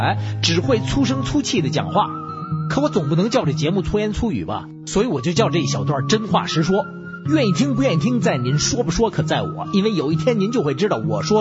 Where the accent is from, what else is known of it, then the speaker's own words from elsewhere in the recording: Beijing, China; ，谢谢各位收